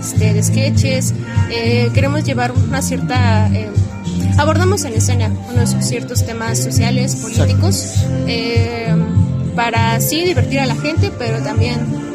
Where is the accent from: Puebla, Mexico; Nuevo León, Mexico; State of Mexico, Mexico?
State of Mexico, Mexico; Toluca; Venimos con el … Venimos desde el Estado de México, de la ciudad de Toluca.